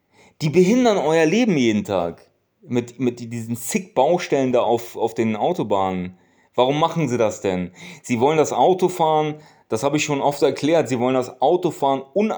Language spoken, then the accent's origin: German; Turkey; Das sage ich zu euch als Türke, als Osmane.